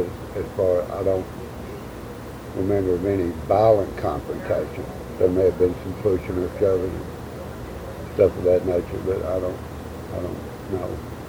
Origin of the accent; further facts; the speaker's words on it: Blackport, Kentucky, United States; also born or lived in Marion, Kentucky; I was born 7 August 47 in Marion, Kentucky. And I was raised in Blackport, Kentucky.